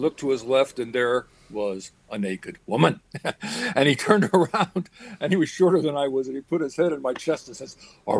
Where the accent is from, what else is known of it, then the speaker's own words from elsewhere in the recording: Florida, United States; born there; I was born in Florida, where my dad was in the Army Air Corps.